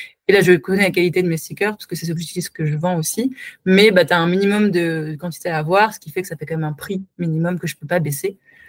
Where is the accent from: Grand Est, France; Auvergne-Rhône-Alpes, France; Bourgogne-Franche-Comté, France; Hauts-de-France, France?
Bourgogne-Franche-Comté, France; Dijon; parce que je viens de Dijon